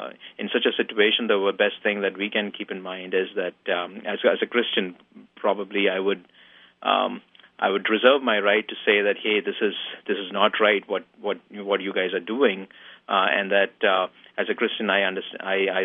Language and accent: English; Mumbai, Maharashtra, India; Growing up in Mumbai during the 80s and 90s